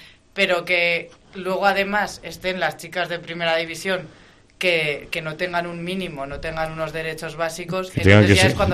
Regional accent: Tudela, Navarre, Spain; yo en su día intenté jugar a fútbol de pequeña en Tudela

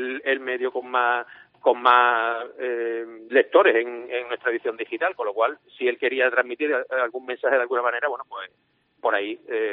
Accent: Cádiz, Andalusia, Spain; Yo soy muy crítico con el gaditano, empezando por mí, que soy de Cádiz.

